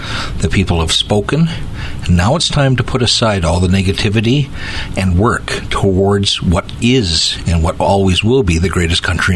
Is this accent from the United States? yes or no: no; Canada; even though I'm Canadian